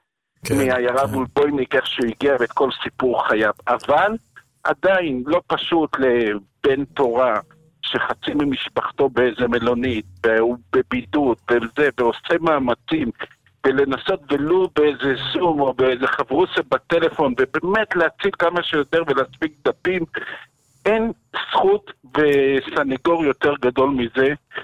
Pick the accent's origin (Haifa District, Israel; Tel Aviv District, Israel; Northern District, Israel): Tel Aviv District, Israel; Tel Aviv; born there; אני נולדתי בתל אביב, והוריי זיכרונם לברכה, גרו כל השנים בתל אביב